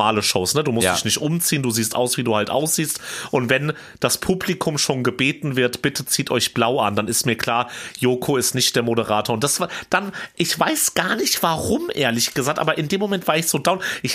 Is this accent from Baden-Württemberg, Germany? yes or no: no; Hesse, Germany; eine Hessin, genau wie ich. Ich meine, Fulda ist um die Ecke von meiner Heimat, vom Vogelsberg.